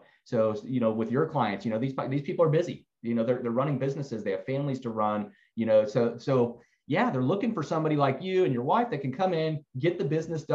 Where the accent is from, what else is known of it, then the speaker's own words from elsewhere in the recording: Tampa, Florida, United States; also born or lived in Miami; but I grew up in Tampa, Miami, all over Florida. I've worked in every aspect of Florida there is.